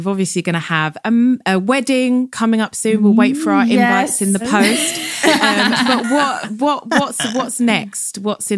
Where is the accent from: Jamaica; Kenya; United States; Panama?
Jamaica; it's the only thing really that we eat from there because we're Jamaican.